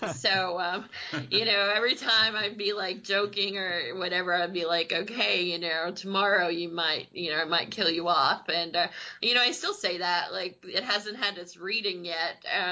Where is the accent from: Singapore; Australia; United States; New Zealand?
United States; Jellico, Tennessee; I'm from Jellicoe, Tennessee. So yay for my hometown of Jellicoe.